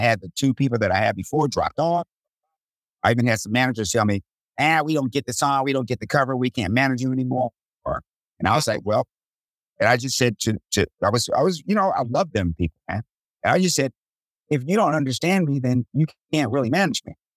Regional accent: Washington, District of Columbia, United States; I was raised in Washington, D.C.

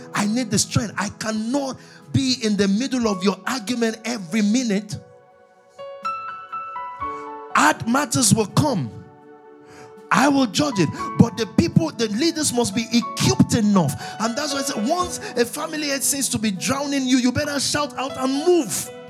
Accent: Nigeria; Let me be clear. I'm African. I'm Nigerian second. I'm African first.

